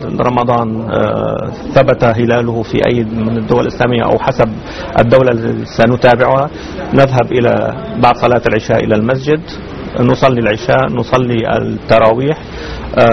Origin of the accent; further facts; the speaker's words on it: Aleppo, Aleppo Governorate, Syria; نحن نعرف أن أنا الأصل سوري، فلدينا في سوريا ما يعرف بالصيام درجات المأذنة